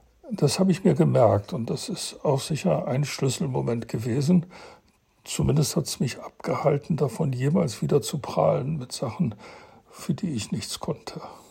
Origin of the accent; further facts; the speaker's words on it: Brazil; Ich bin in Brasilien geboren und aufgewachsen. Jeden Sonntag ging ich gerne in die presbyterianische Kirche, die einige Kilometer von uns entfernt war.